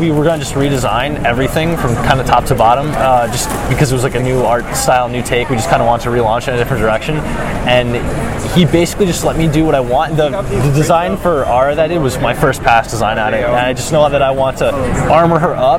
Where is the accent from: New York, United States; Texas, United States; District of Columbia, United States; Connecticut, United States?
New York, United States; When I first started going around to cons when I was in college, I'm from New York, so the New York Comic Con 2008, I think, was the first one I went to.